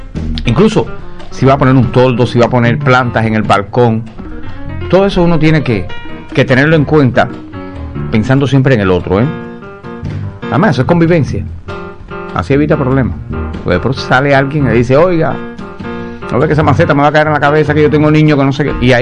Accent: Cuba; Todos somos cubanos y tenemos una manera muy particular de socializar.

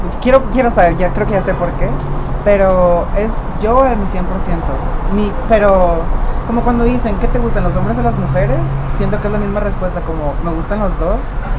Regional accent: Ensenada, Baja California, Mexico; soy de Ensenada, Baja California. Mis abuelitos vienen de aquí de Guadalajara, mis otros abuelitos son de Tamaulipas.

